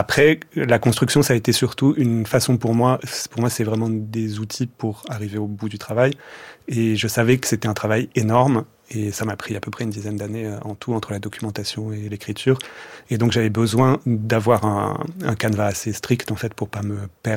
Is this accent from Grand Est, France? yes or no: yes; Strasbourg, Grand Est, France; also born or lived in Brazil; vers le milieu des années 2000, j'étais parti vivre au Brésil. Donc moi, je suis strasbourgeois d'origine.